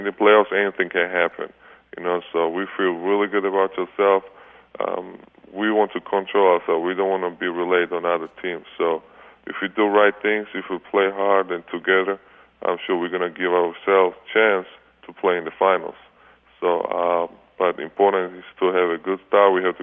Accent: Georgia; English is a second language; now in United States; especially I'm from Georgia, Republic of Georgia, Europe, and soccer in Europe is huge.

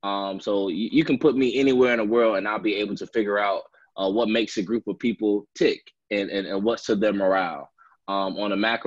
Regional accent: Chicago, Illinois, United States; I am from the west side of Chicago, born and raised in the Austin community. I grew up in church.

